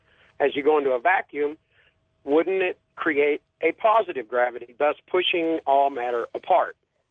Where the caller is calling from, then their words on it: Colorado, United States; I'm from Colorado.